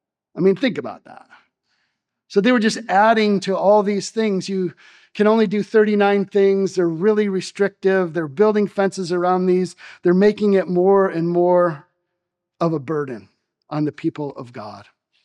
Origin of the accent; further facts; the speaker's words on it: Michigan, United States; So I grew up in Michigan, right?